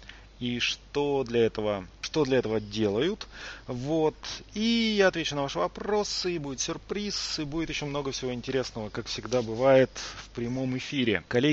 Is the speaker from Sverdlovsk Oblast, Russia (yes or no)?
yes; Yekaterinburg, Sverdlovsk Oblast, Russia; Екатеринбург, мой родной город, где я родился.